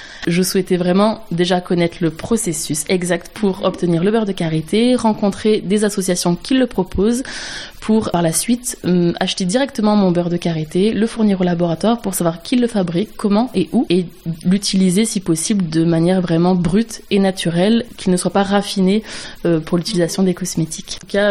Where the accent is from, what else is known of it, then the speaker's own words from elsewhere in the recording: Gap, Provence-Alpes-Côte d'Azur, France; Donc je suis née à Gap, j'ai 32 ans. J'ai grandi dans les Hautes-Alpes